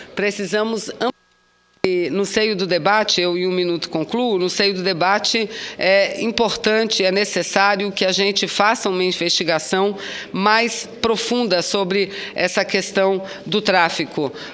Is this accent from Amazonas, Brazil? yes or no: yes; Amazonas, Brazil; os amazonenses, eu como amazonense de criação, nós temos orgulho de dar